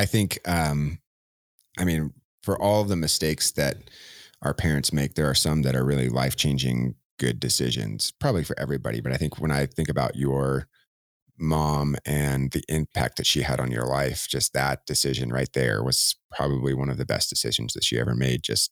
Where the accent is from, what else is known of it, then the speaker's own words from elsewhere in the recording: Vail, Colorado, United States; also born or lived in Austin, Texas; I was originally from Texas, Austin area of Texas, moved to Vail when I was going into fourth grade. So I grew up in Vail, really.